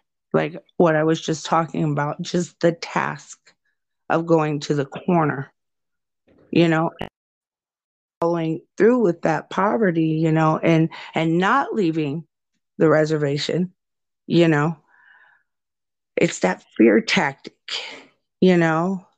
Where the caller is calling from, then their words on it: Nebraska, United States; I'm speaking from Nebraska